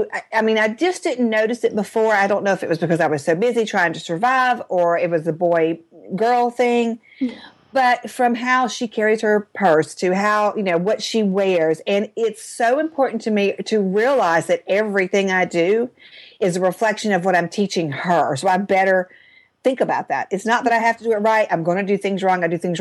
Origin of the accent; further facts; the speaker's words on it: the South, United States; I'm from the South. We call it a pocketbook.